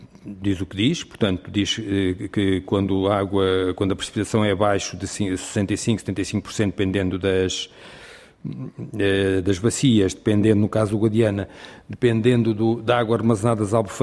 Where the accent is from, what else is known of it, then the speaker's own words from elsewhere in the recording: Portugal; nós não somos portugueses